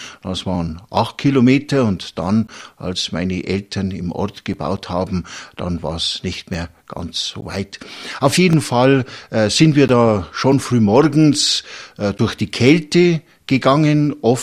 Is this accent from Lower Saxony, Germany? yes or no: no; Ruhpolding, Bavaria, Germany; Geboren bin ich in den Bergen in Ruppolding. Vor 60 Jahren war das in den Bergen noch ganz anders, als das heute ist.